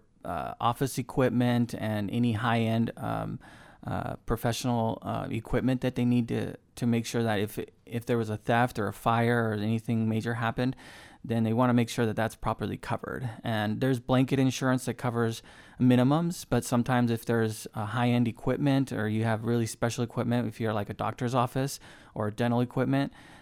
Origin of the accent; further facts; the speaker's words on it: Oregon, United States; Yes, I grew up in Central Oregon. I've lived here since the early 90s. Went to high school, Redmond High.